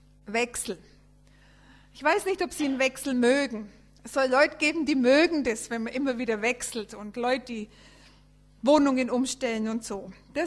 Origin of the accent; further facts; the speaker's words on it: Bavaria, Germany; accent: Franconian; also born or lived in Papua New Guinea; aus dem Frankenland, viele Jahre dort weg gewesen, aber jetzt wieder wohnhaft in Franken. Man hört unseren Dialekt auch immer noch